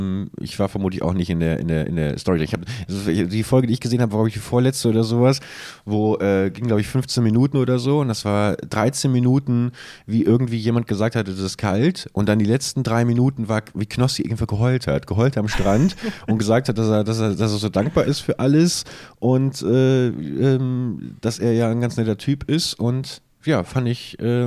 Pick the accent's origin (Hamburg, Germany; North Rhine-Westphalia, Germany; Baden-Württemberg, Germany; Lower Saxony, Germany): Lower Saxony, Germany; Buchholz in der Nordheide; als damals in meiner alten Heimatstadt Buchholz, liebe Grüße wieder